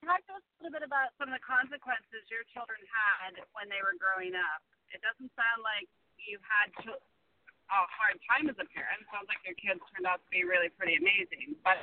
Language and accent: English; the South, United States; I was raised in the South, and if you did something wrong at your neighbor's house, your neighbor would whip your ass all the way up to your mama